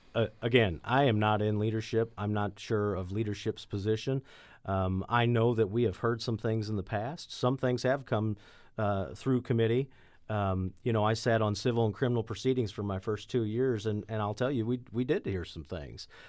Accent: Chesterfield, Missouri, United States; I grew up in Manchester, Chesterfield area, mean streets of Chesterfield.

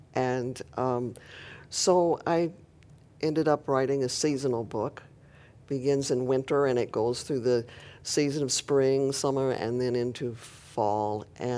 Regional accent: Tennessee, United States; born there; also born or lived in Oklahoma; In fact, I was born in Tennessee, I lived in Oklahoma for quite some time too before coming here.

